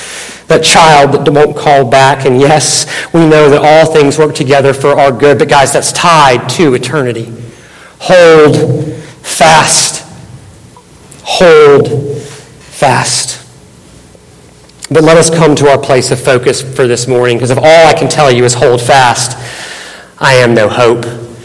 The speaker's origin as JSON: {"language": "English", "country": "United States", "said": "I am so thankful to be an American."}